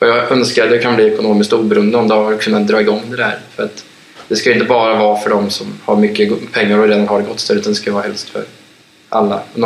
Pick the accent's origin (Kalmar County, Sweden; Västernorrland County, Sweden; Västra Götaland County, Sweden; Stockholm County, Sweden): Kalmar County, Sweden; Västervik; Eller så ofta jag kan när jag är hemma i Västervik.